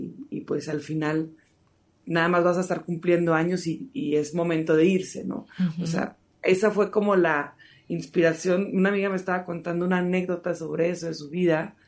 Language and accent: Spanish; Monterrey, Nuevo León, Mexico; also born or lived in Boston; yo soy de Monterrey, y ya posteriormente me fui a estudiar música a Boston